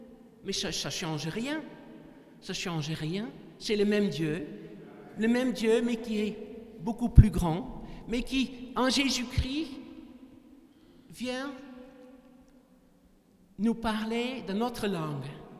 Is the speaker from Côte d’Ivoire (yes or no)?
no; Netherlands; mon arrière-plan calviniste. J'ai grandi aux Pays-Bas dans un milieu réformé très piétiste.